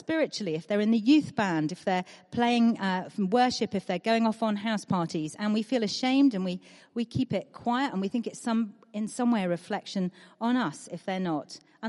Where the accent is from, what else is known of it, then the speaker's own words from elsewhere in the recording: United Kingdom; But we're British, and it's hard.